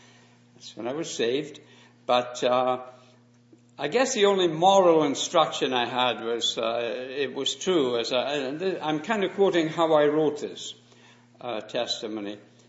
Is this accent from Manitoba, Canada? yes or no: yes; Winnipeg, Manitoba, Canada; we're visiting from Winnipeg, and we have enjoyed the warmth of love and the welcome of the assembly here.